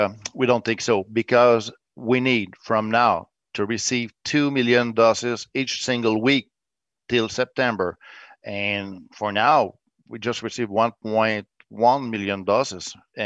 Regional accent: Quebec, Canada; English is a second language; English is not my first language. And I'm from Quebec.

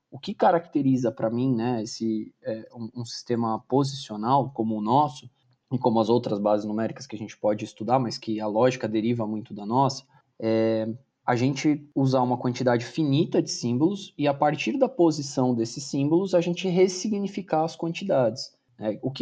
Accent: São Paulo, Brazil; eu sou paulistano também, mas é aquela história do paulistano não tem sotaque, né? E a gente tem, é isso.

